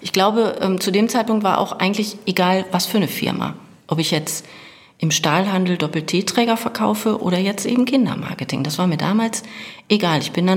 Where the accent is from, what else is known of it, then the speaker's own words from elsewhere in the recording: Oberhausen, North Rhine-Westphalia, Germany; born there; also offiziell, bin ich in Oberhausen geboren.